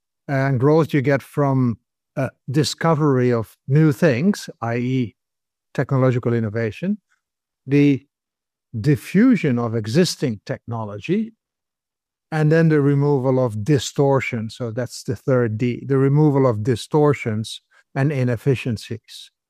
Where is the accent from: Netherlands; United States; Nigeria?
Netherlands; I come from the Netherlands originally